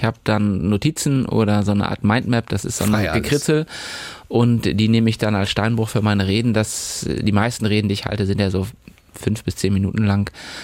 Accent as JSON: {"language": "German", "town": "Plön", "region": "Schleswig-Holstein", "country": "Germany", "tie": "born or raised there", "also_born_or_lived": "Eutin", "said": "Geboren wurde ich in Eutin, mein Abitur habe ich in Plön gemacht und dann bin ich erstmal raus aus Schleswig-Holstein."}